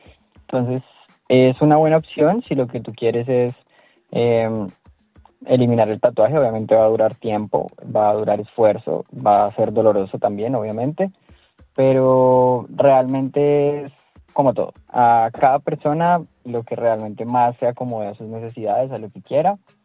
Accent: Colombia; now in Melbourne, Australia; soy colombiano, soy latino

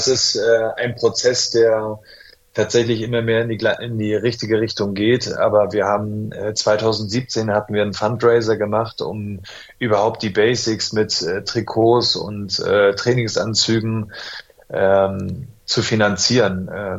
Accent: Germany; born there; und ich dann quasi als geborener Deutscher vielleicht auch mal eine andere Perspektive mitnehmen kann

